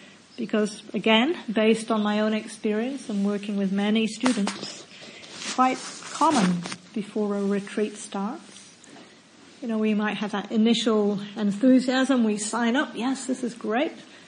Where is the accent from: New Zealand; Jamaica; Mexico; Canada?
New Zealand; also born or lived in Australia / United States; I am actually a New Zealander. But I've been spent quite a long time living in Australia and then the US